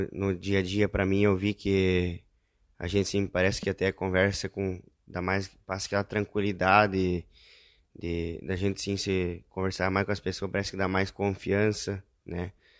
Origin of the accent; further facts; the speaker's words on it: Alto Alegre, Brazil; Venho da cidade de Alto Alegre. tenho 29 anos, né?